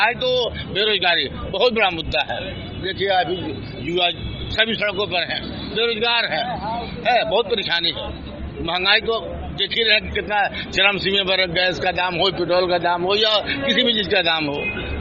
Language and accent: Hindi; Jharkhand, India; मैं झारखंड से आया हूँ।